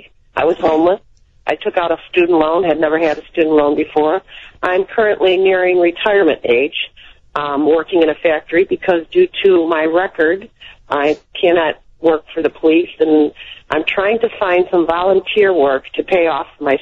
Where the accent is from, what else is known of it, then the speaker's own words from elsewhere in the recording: Illinois, United States; I'm from Illinois. I went to a very prominent college, Illinois Benedictine